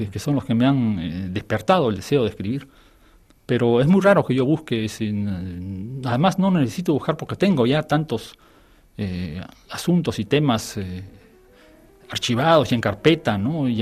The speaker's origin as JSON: {"language": "Spanish", "country": "Peru", "said": "Es falso, yo no soy apátrida. Yo soy peruano y peruanísimo."}